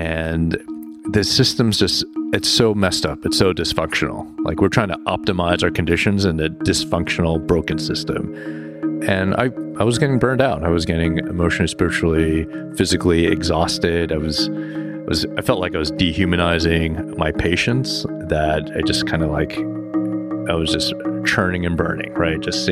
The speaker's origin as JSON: {"language": "English", "town": "Chicago", "region": "Illinois", "country": "United States", "tie": "born or raised there", "also_born_or_lived": "Houston, United States", "said": "working in Newark, New Jersey, growing up in Chicago and Houston and doing part of my training in New York City"}